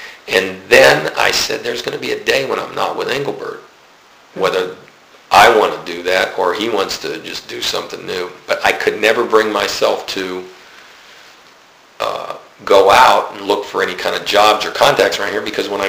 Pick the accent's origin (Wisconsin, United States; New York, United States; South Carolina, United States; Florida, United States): Florida, United States; Fort Pierce; also born or lived in Nashville; And I'm from Fort Pierce.